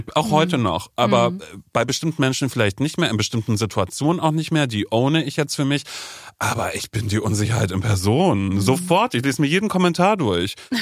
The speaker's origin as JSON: {"language": "German", "region": "North Rhine-Westphalia", "country": "Germany", "tie": "born or raised there", "lives_now": "Berlin, Germany", "said": "was ist jetzt meine Heimat? Ist es nicht Nordrhein-Westfalen? Ist es nicht Budersdorf?"}